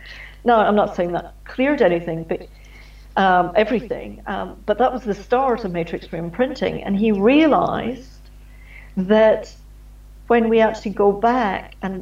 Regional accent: Scotland, United Kingdom; But I'm from Scotland

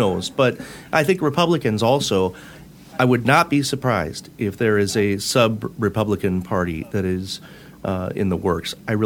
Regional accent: New York, United States; It partly comes from where I grew up in New York and other things.

